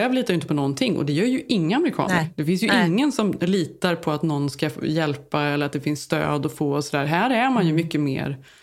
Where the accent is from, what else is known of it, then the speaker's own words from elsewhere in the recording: Sweden; Som svensk så växer man ju ändå upp och lita på systemet på något sätt.